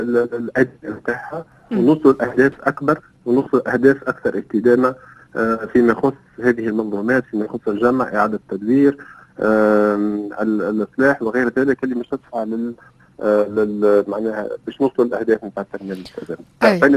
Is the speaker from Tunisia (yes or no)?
yes; Tunisia; احنا في تونس ديما نقول